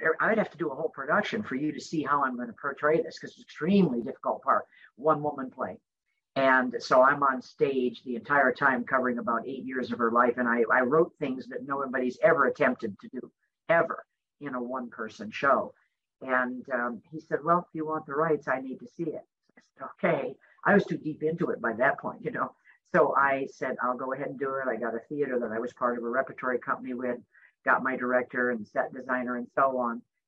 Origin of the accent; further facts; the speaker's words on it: Andover, New York, United States; I'm from Andover, New York.